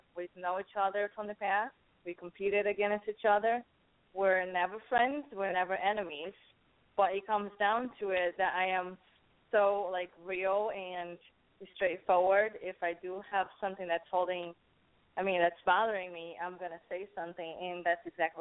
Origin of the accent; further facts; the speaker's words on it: Brazil; English is a second language; because I came from Brazil. I went through a lot of tough times.